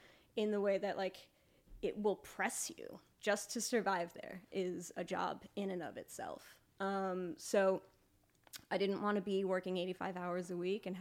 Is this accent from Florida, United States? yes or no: no; New York, United States; And, you know, I grew up in New York. I did the New York grind for a while